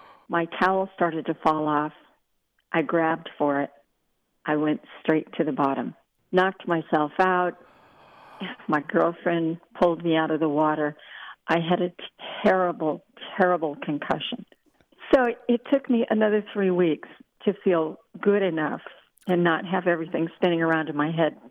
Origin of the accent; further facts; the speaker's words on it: Long Beach, California, United States; I don't know anybody. I'm from Long Beach. I'm just a little, you know, junior high school girl.